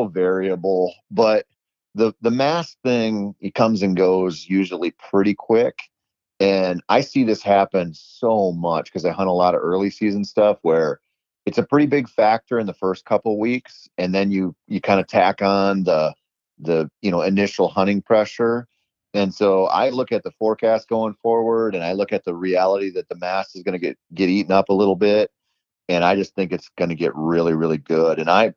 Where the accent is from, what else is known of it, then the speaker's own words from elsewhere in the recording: Minnesota, United States; in my home state of Minnesota or over in Wisconsin